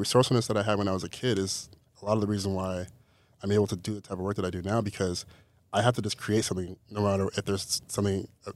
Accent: Rancho Cucamonga, California, United States; I grew up in Rancho Cucamonga, which is... There's nothing remarkable.

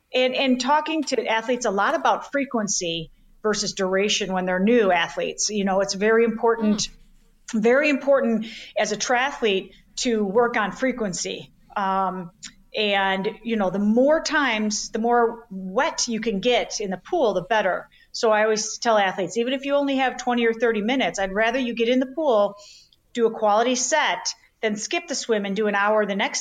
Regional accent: Chicago, Illinois, United States; I mean, I'm born and raised in Chicago, and this is life, right?

